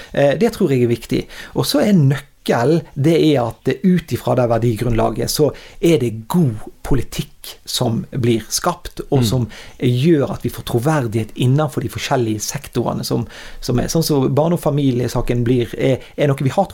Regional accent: Vestland, Norway; jeg kommer ned fra Strilalandet her

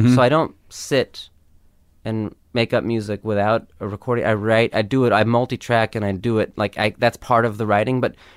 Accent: Los Angeles, California, United States; And I don't know if it also comes from growing up in L.A.

